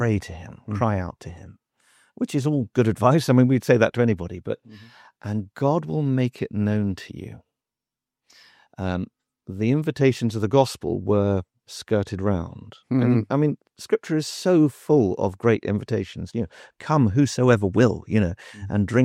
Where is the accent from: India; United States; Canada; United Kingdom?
United Kingdom; Leatherhead, South East England; So I grew up in Leatherhead in Surrey. I'm one of 8 children.